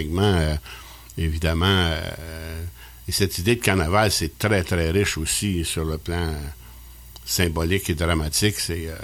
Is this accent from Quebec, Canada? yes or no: yes; Quebec, Canada; Moi, je suis Québécois francophone depuis 1660, oui.